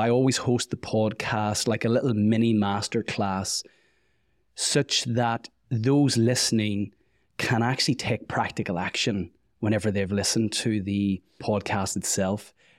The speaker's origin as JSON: {"language": "English", "region": "Northern Ireland", "country": "United Kingdom", "tie": "born or raised there", "said": "and coming from Ireland, growing up in the Troubles"}